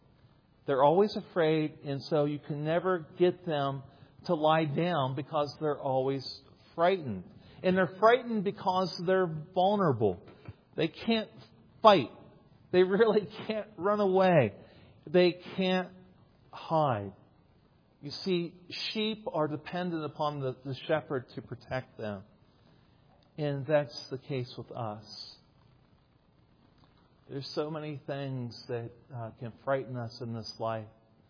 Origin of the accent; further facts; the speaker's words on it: Ohio, United States; I grew up in Ohio in a rural setting on a farm, but I didn't grow up with sheep.